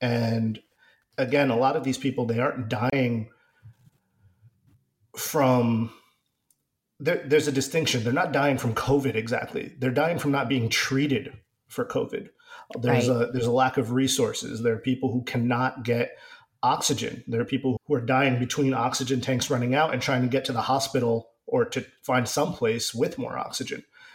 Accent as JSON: {"language": "English", "country": "India", "tie": "born there", "said": "I was born in India, so the A is not actually relevant to me."}